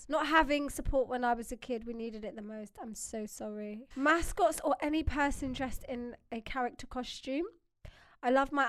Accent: Nairobi, Kenya; I grew up in Eastleigh, Nairobi, so I was once with my friends outside and was really young

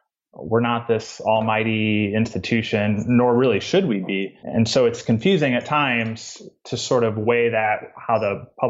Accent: Midwest, United States; now in Georgia, United States; I mean, I'm down in Georgia now. I grew up in the Midwest in a small town, and Georgia has kind of been this culture shock for a lot of reasons.

